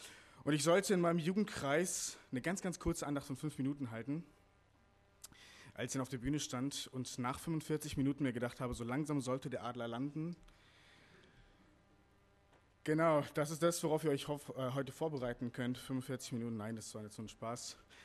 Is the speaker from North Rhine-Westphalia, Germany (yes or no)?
yes; Meckenheim, North Rhine-Westphalia, Germany; Ich komme aus Meckenheim. Ich bin 28 Jahre alt